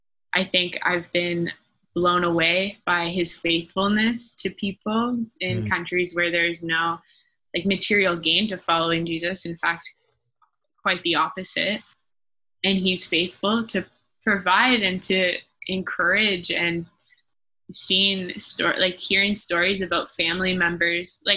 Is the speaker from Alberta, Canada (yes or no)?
no; Ontario, Canada; I was raised in Southern Ontario.